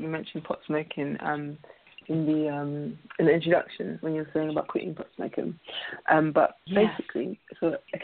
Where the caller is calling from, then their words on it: London, United Kingdom; I'm calling from London.